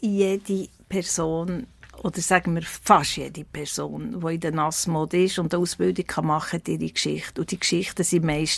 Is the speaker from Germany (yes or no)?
no; Switzerland; Die Einsamkeit ist bei uns in der Schweiz einfach riesig.